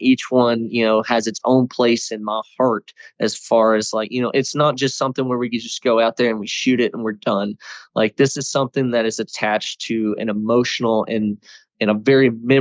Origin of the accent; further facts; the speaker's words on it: Glasgow, Kentucky, United States; moved away as an adult; also born or lived in Bowling Green; I'm a landscape architect here in Denver, Colorado, but been chasing elk for the past 2.5 years. Born and raised in Bowling Green, Kentucky, or actually Glasgow.